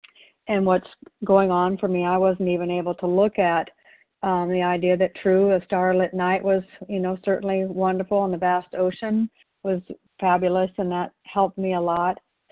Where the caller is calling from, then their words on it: Wilsonville, Oregon, United States; I'm calling in from Wilsonville, Oregon.